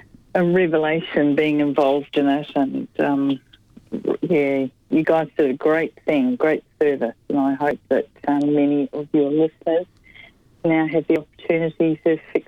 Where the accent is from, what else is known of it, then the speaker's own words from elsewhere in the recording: Wellington, New Zealand; now in Melbourne, Australia; I came from Wellington in New Zealand about 25 years ago